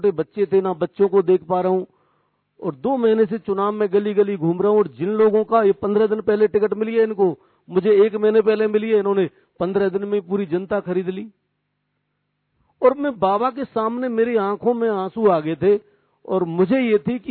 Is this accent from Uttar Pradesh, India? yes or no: yes; Kotwan, Uttar Pradesh, India; मेरा गांव है कोटवन, जब आप मथुरा जाते हो दिल्ली से तो जहां से यूपी स्टार्ट होती है वहां एक छोटा सा गांव है